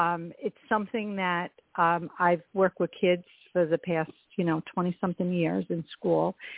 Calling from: Long Beach, California, United States; I'm calling from Long Beach.

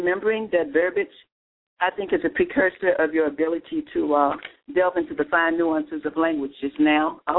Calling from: Houston, Texas, United States; in Houston, Texas.

